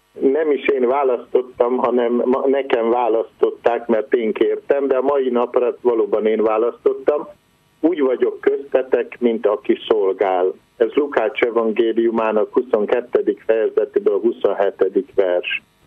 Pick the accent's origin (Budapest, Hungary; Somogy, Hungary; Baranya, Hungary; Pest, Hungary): Baranya, Hungary; Drávasztára; born there; first language Croatian; Hát én a Dráva mentén születtem, Dráva Stárán, ez egy határ melletti település, de természetesen nem száraz határ, hanem a Dráva választja el a két országot, és igazából azt lehetne mondani, hogy egy zsákfalu